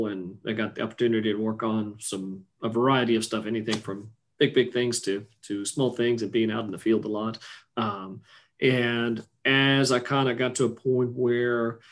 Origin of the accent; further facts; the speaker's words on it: Oklahoma, United States; people still think I'm from Oklahoma, but I think I'm just kind of from somewhere up north or some other parts of the United States.